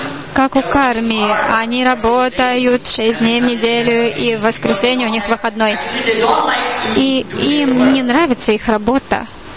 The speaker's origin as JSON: {"language": "Russian", "country": "Indonesia", "second_language": "Russian", "said": "я из Индонезии"}